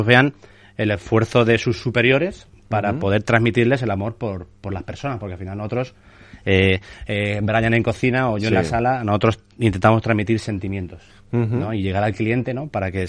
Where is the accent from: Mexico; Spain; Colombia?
Spain; España, vamos, de mi punto de vista, tiene la mejor gastronomía del mundo, como español que soy y he vivido en muchos lugares